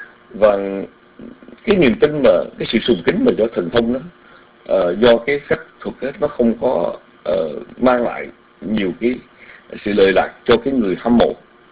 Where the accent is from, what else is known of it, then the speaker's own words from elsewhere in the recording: Southern Vietnam, Vietnam; Chúng tôi sống lớn lên ở miền Nam đó